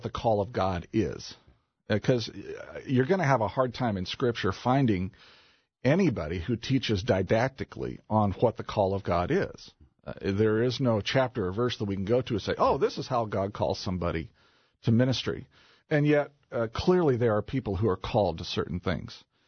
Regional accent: Indianapolis, Indiana, United States; And ironically enough, I grew up in Indianapolis and went to the same Christian school for 13 years.

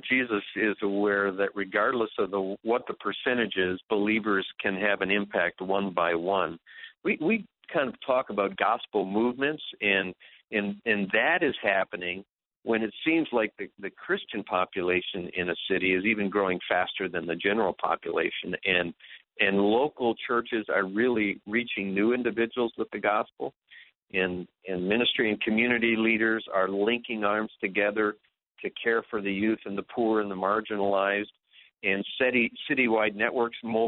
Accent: Ontario, Canada; I grew up in Ontario, three brothers, so there's four of us in our family. We all grew up on a farm

